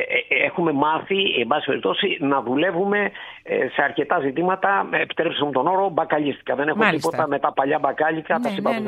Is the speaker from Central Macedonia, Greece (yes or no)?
no; Peloponnese, Greece; Όχι, δεν είναι στην Κρήτη, είναι στη Μάνη.